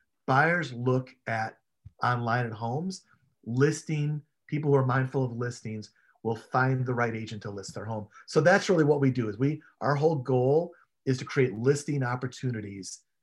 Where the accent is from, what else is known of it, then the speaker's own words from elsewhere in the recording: Chicago, Illinois, United States; I mean, the fact is I grew up in Chicago and I grew up loving radio.